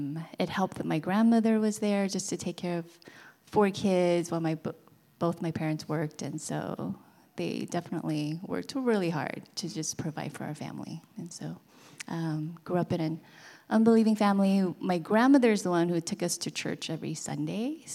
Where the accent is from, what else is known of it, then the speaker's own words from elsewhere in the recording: Long Beach, California, United States; I grew up in Long Beach with my grandmother, my parents, and my three other siblings. I'm the oldest of four.